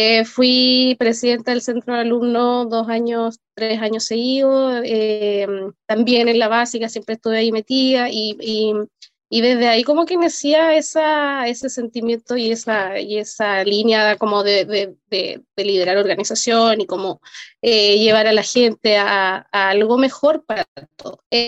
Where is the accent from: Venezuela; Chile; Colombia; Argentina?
Chile; al final del día somos todos chilenos